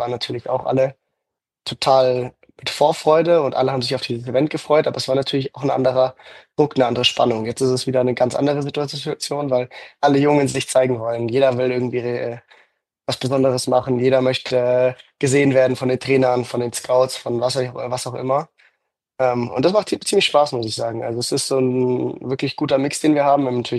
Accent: Munich, Bavaria, Germany; in München, in meiner Heimatstadt

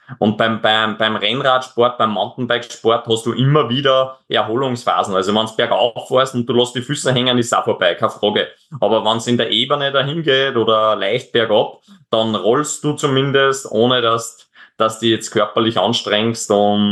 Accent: Austria; wie bei uns in Österreich

